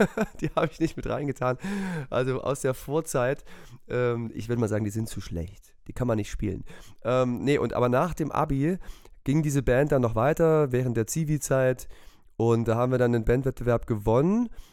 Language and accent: German; Saxony, Germany; Aber ich bin ja nun mal in Sachsen aufgewachsen. Das heißt, ich würde nicht sagen, ich rede jetzt irgendwie harten Dialekt